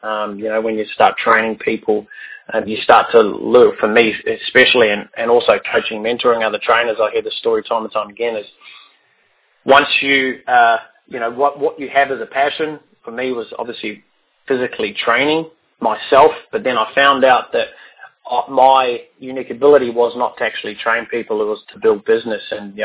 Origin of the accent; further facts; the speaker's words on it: New Zealand; I grew up in New Zealand, a beautiful little country.